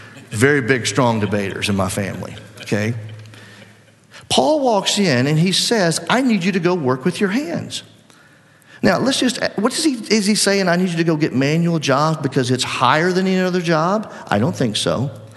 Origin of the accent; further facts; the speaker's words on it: Mississippi, United States; If you're a person growing up in South Mississippi, like I was, without a father, like I had